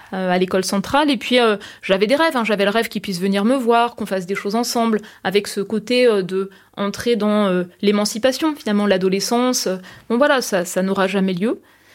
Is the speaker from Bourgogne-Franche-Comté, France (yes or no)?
no; Grand Est, France; accent: Lorraine; Alors, j'ai gommé une partie de mon accent lorrain. Je m'en rends compte parce que quand je retourne en Lorraine